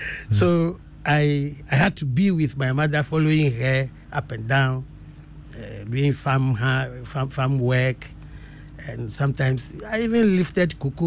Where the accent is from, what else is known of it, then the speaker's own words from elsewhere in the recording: Tanyigbe, Volta, Ghana; Yes, very close to Tanyigbe, my village. You know, I come from Tanyigbe.